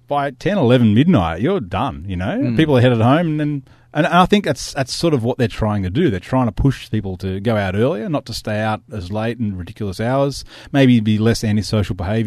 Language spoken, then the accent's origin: English; Canberra, Australian Capital Territory, Australia; now in Sydney, Australia; I come from Canberra, which is a dead city in the best of times.